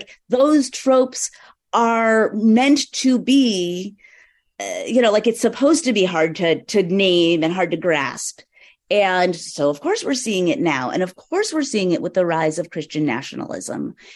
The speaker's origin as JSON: {"language": "English", "country": "United States", "said": "I'm sorry, I'm an American. Like, this is my country. I am not Israeli."}